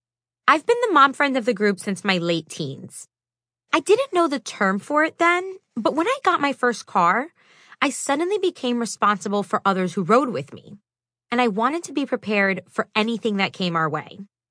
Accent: Miami, Florida, United States; growing up in Miami, I'd come across a lot of stray dogs and cats.

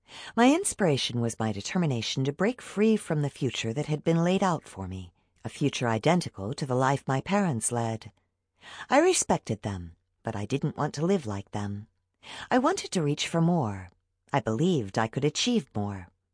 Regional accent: Colne, North West England, United Kingdom; also born or lived in Burnley; I was born in Burnley General Hospital in 1981 and grew up in Colne, a fairly remote and typically northern English town, where my parents owned and ran the local Chinese takeaway. They were both originally from Hong Kong and moved to the UK in the 1970s.

